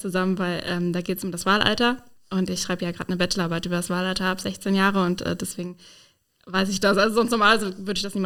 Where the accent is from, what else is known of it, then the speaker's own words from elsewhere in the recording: Rhineland-Palatinate, Germany; ich komme aus dem Kreis Ahrweiler, das ist im ganzen Norden von Rheinland-Pfalz